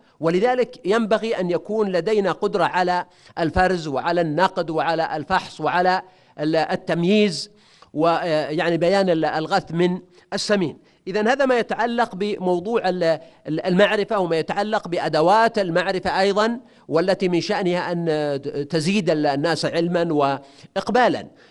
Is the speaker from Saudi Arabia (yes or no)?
yes; Buraidah, Al-Qassim, Saudi Arabia; أذكر من كان عندنا في بريدة مجموعة مكتبات تجارية